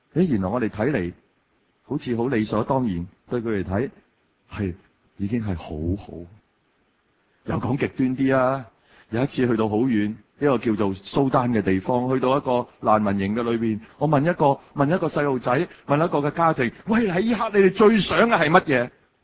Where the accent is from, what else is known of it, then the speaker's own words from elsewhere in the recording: China; 我哋其实中国人